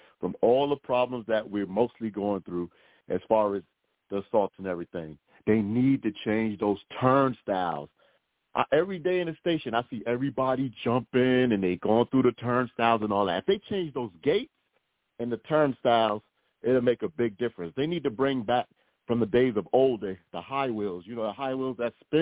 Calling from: Staten Island, New York, United States; I'm calling from Staten Island.

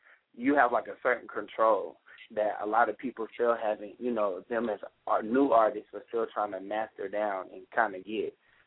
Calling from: Minneapolis, Minnesota, United States; I'm calling from Southside, Minneapolis.

